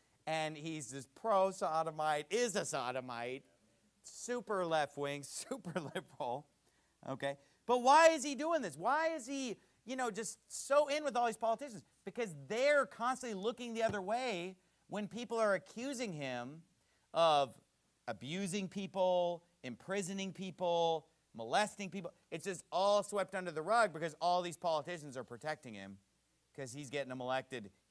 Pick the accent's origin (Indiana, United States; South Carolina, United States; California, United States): California, United States; I grew up in California, so I'm kind of familiar with these names.